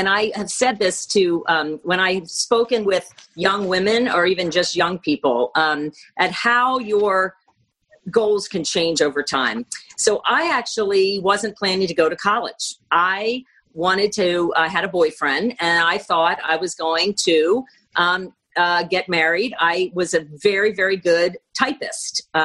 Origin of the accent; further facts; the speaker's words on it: Lancaster, Pennsylvania, United States; I was raised in Lancaster, PA, in a kind of a small town, a very conservative town